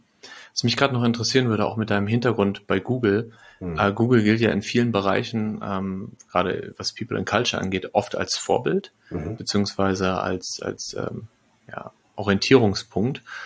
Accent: Lippstadt, North Rhine-Westphalia, Germany; born there; also born or lived in Bielefeld; aber selbst in Bielefeld, wo ich lange war, oder in Lippstadt, wo ich geboren bin

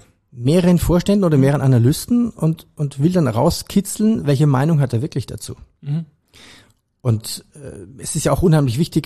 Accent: Bavaria, Germany; Ich komme aus Bayern, also habe ich den Bayerischen Rundfunk immer gehört.

